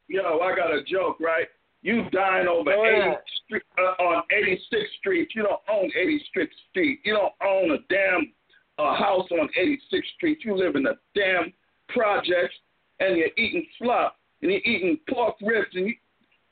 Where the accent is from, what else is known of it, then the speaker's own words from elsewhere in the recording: San Francisco, California, United States; What's up, y'all? … I'm from San Francisco, man.